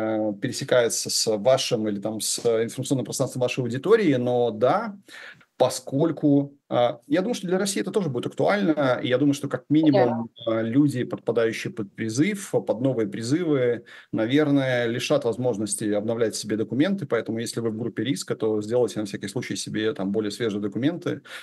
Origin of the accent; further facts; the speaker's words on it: Belarus; И не знаю, как остальные белорусы, а я по-прежнему держу бутылку шампанского на этот день.